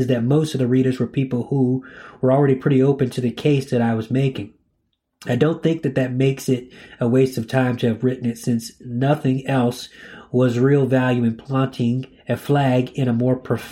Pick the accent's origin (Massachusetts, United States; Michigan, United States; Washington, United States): Michigan, United States; East Lansing; 3 hours round trip from Michigan, where I was a graduate student at West Michigan University, to my hometown of East Lansing to see Chappelle do stand-up.